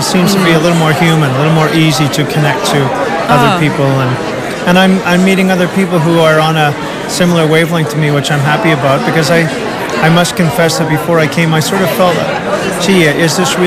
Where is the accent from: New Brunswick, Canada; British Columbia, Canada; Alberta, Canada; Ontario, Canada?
British Columbia, Canada; Vancouver; I'm from Vancouver, Canada.